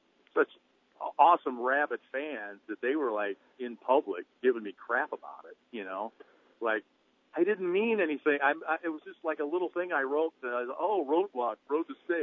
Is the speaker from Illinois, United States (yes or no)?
yes; Peoria, Illinois, United States; So I grew up in Peoria and graduated from Illinois State University